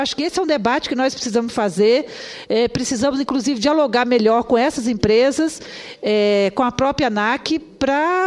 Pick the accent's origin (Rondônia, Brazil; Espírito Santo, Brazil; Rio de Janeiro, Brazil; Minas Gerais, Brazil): Espírito Santo, Brazil; eu sou do Espírito Santo